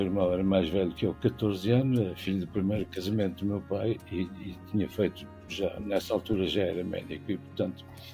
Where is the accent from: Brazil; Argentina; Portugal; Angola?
Portugal; Porto; embora tivesse voltado ao Porto, que era a minha terra.